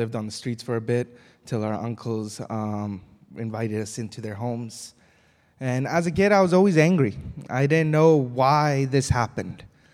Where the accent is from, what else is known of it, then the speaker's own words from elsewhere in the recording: Victoria, British Columbia, Canada; born there; also born or lived in England; So I grew up as a Sikh family, and it was all right. I was born in Victoria, lived in England, then came back to Canada.